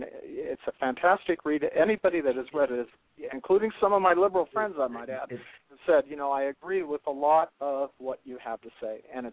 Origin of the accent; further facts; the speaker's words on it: Great Falls, Montana, United States; And I'm from Great Falls, Montana, where we have nuclear missiles, that are ready to and poised and ready to be fired to defend this country if we're ever attacked.